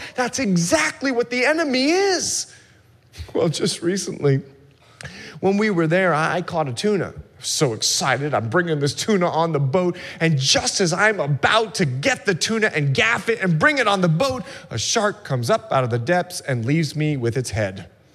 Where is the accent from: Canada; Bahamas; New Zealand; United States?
Bahamas; I'm from the Bahamas, and I like to fish, and we like to troll, and we like to troll for mahi and tuna.